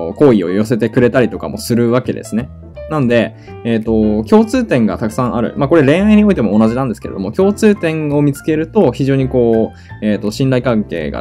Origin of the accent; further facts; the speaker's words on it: Aichi, Japan; 僕愛知県なんですけど、愛知県が出身なんですね。愛知県が出身なんですが。